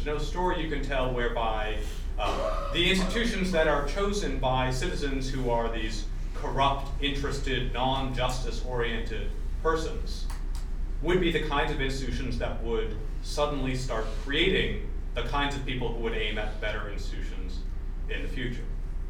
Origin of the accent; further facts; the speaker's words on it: New Hampshire, United States; as we say in my home state of New Hampshire, you can't get there from here.